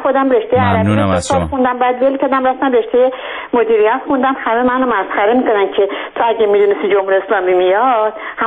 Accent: Ahvaz, Khuzestan, Iran; من خودم خوزستانی هستم و تمام تا 18-19 سالگی در اهواز بزرگ شدم و تابستون‌ها ما برای فرار از گرمای خوزستان به تهران می اومدیم.

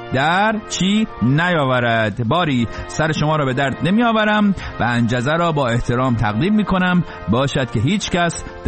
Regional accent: Iran; برای ما که ایرانی هستیم و جز ملت ایران.

